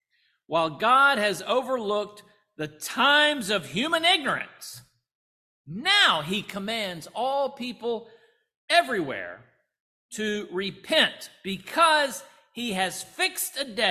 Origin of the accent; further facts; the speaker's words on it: Alabama, United States; or even the Athens of my home state, Alabama.